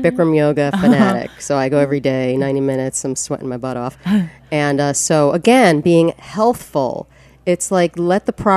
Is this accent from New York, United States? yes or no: yes; Hawthorne, New York, United States; I grew up in Hawthorne, New York, which is, you know, about 30 minutes outside of New York City.